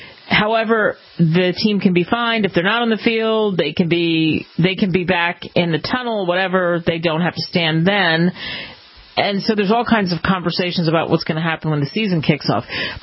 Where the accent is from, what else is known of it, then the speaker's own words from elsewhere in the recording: Philadelphia, Pennsylvania, United States; And because I'm from Philadelphia, because I have friends who have tickets, and because I cover the league, I have to defend Philly in this case.